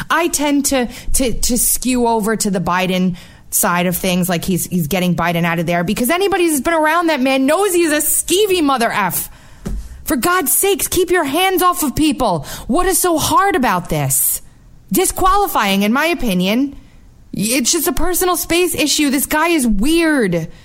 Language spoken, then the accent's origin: English; New York, United States; I curse a lot when I'm not in front of a microphone because I'm just from New York and it's just, I guess, accepted.